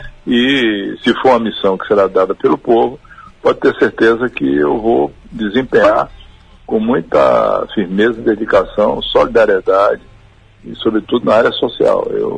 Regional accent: Rui Barbosa, Bahia, Brazil; eu sou muito humilde, tenho formação do interior, sou de Rui Barbosa

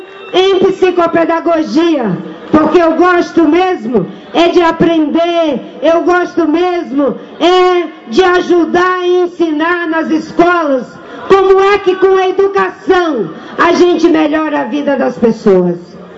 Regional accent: Acre, Brazil; Comecei lá no meu estado do Acre

